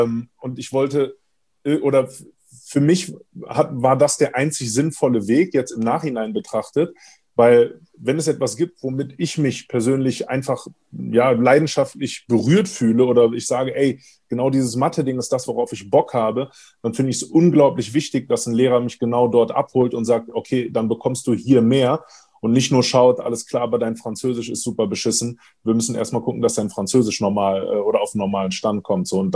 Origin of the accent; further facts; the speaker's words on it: Hamburg, Germany; also born or lived in Cologne; Ich bin damals in Hamburg geboren worden, bin dann in Hamburg auf eine Schule gekommen bis zur dritten Klasse und dann auch in der vierten Klasse in Köln zur Schule gegangen.